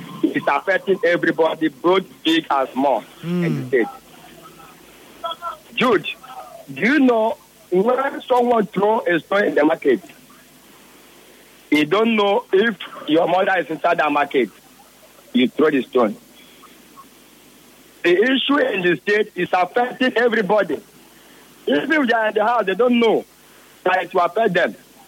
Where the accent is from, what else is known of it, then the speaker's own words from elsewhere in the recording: Plateau, Nigeria; I'm from North Plateau.